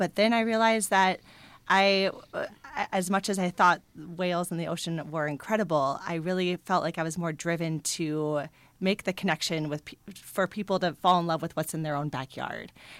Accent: Lindenhurst, Illinois, United States; It wasn't a far drive for me today. I'm actually from Lindenhurst.

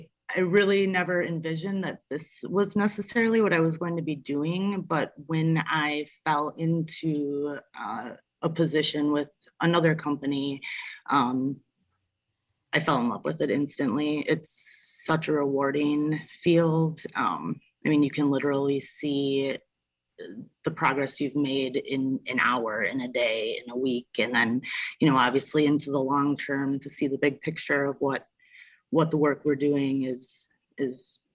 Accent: Pewaukee, Wisconsin, United States; Well, I grew up in Pewaukee, Wisconsin, and honestly, I'd say as young as I can remember, I had an interest in all things natural.

